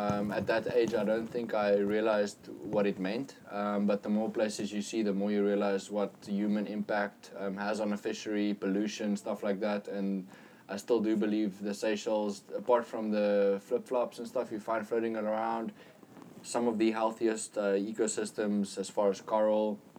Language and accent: English; South Africa; Like you, as a South African kid, there's only about 4 or 5 foreign guides in Kamchatka